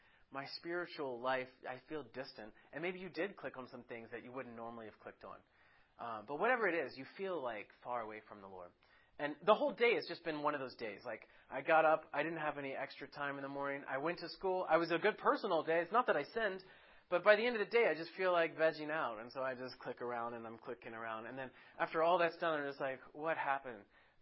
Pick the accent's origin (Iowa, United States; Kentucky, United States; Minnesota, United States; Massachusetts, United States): Kentucky, United States; Remember, I'm from Kentucky originally.